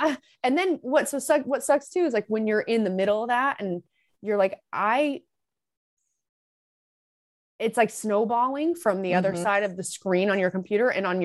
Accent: Utah, United States; which I'm from Utah, hunting, guns.

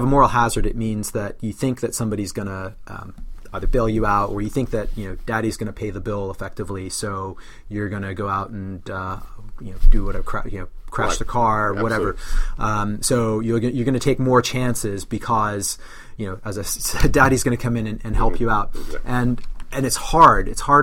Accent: Canada; I grew up in, I'm Canadian, grew up in Canada.

